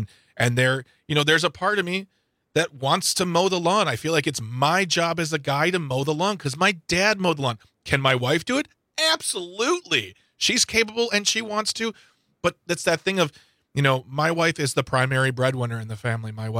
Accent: Midwest, United States; being a man, being a Midwesterner, being of a certain age

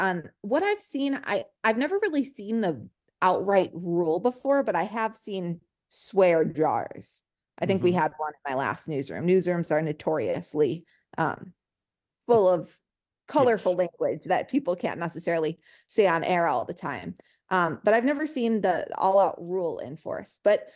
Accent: Chicago, Illinois, United States; I am from the Chicago area and food is our everything.

